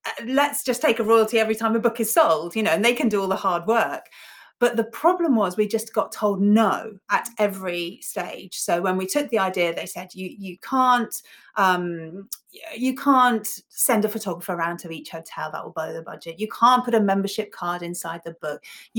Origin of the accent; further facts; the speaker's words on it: Ibiza, Balearic Islands, Spain; I grew up in Ibiza, small island, Paradise Island, as it was back then.